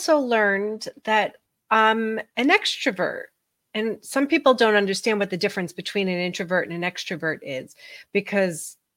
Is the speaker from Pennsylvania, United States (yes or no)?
no; New York, United States; And I grew up in New York, and when I graduated college, I was in corporate accounting